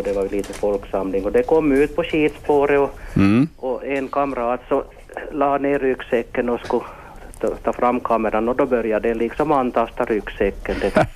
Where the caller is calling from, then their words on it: Kvevlax, Ostrobothnia, Finland; från Kvävlax. Igen från Kvävlax.